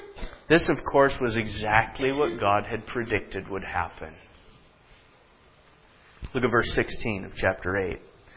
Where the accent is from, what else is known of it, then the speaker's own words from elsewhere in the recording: Minnesota, United States; I grew up in Minnesota. I know that dance well.